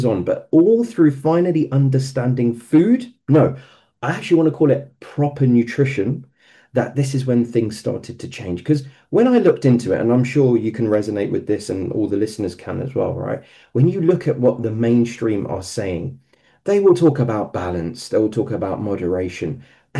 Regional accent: London, United Kingdom; I am in my 40s. I was born in East London, moved to West London in the 90s, and have been a Hujjat Stanmore member ever since.

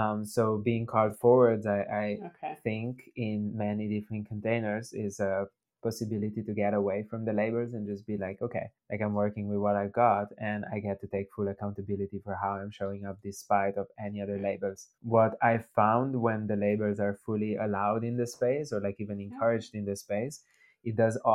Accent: Slovenia; English is a second language; I was born and raised in Slovenia, and there's just kind of like a natural way of being

